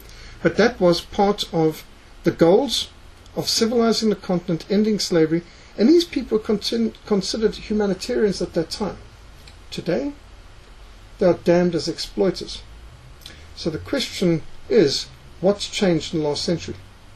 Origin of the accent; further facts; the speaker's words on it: Bulawayo, Zimbabwe; That's significant for me because I was brought up in Bulawayo.